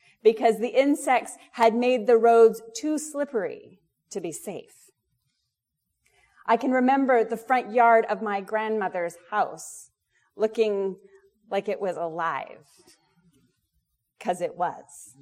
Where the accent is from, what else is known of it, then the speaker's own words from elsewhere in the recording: Alberta, Canada; the reason I can't resist talking about plagues of locusts is because I'm from Alberta.